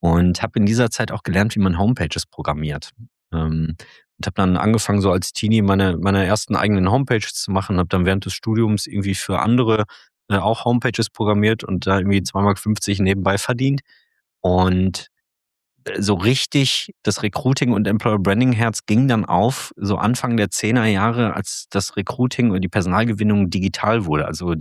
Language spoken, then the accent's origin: German; Duisburg, North Rhine-Westphalia, Germany; geboren und aufgewachsen in Duisburg. Wobei das Aufgewachsen würde ich gerne erweitern zum Ruhrgebiet tatsächlich, weil sich mein Leben immer schon entlang der A40 oder der S-Bahn-Linie S1 abgespielt hat. Also einmal irgendwo zwischen Duisburg und Dortmund